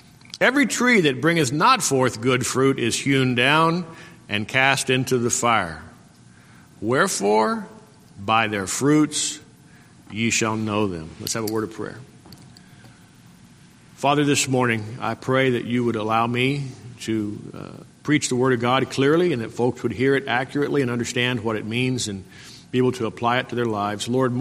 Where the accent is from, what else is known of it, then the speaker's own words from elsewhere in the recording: Alpine, Texas, United States; I grew up in West Texas when I was in high school, lived in a little town called Alpine, which is right in the center of the Big Bend country.